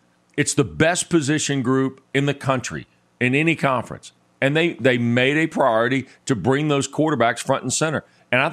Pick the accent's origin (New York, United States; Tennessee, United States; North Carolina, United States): North Carolina, United States; I grew up in North Carolina. That's the heart of the Tobacco Road mentality that ACC basketball is built on.